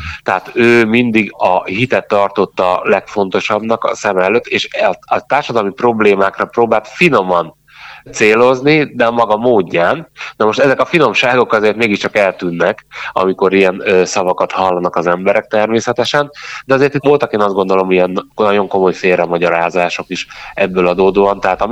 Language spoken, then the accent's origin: Hungarian; Kiskunhalas, Bács-Kiskun, Hungary; Igen, én magam is kiskunhalasi vagyok